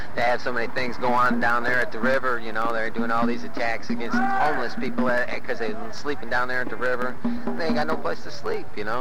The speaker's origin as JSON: {"language": "English", "town": "Chicago", "region": "Illinois", "country": "United States", "said": "Like I said, I'm from Chicago, You got Navy Pier, you got the Wharf, We got the Science and Industry, Field Museum, Planetarium."}